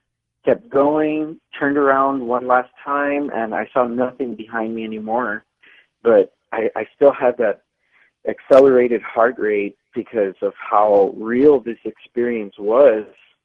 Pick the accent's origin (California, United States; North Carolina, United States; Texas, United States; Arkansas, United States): Texas, United States; Mission; I'm from South Texas. When I say South Texas, I mean about 5 minutes from the Mexican border.